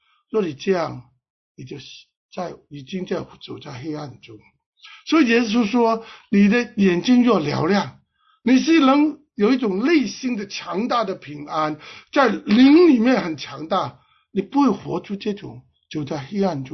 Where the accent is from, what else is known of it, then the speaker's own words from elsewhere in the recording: Hong Kong; 所以我是香港人